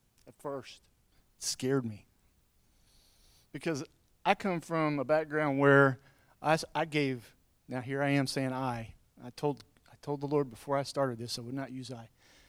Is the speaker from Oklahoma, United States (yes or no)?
yes; Westfield, Oklahoma, United States; moved away as an adult; now in Coffeyville, United States; We came over from Westfield, Oklahoma. I don't know if any of you know where that's at, south of Silent Springs.